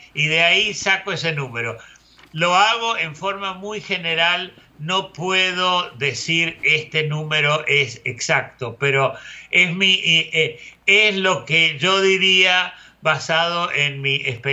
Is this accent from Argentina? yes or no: yes; Argentina; especialmente en mi país de origen, la Argentina